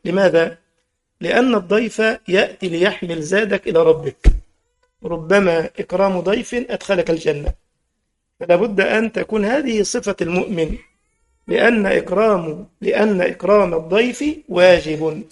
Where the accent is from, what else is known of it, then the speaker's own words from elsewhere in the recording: Egypt; خلاص احنا عندنا في مصر يقولك الجودة بالموجودة